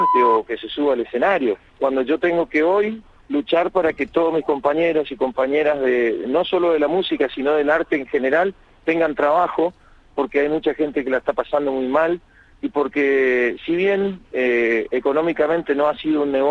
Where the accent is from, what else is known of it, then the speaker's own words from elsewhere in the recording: Northeast Argentina, Argentina; quedarme en mi tierra a organizar las asociaciones civiles, a recorrer Corrientes, Misiones, Chaco y Formosa, que vos sabés que es mi región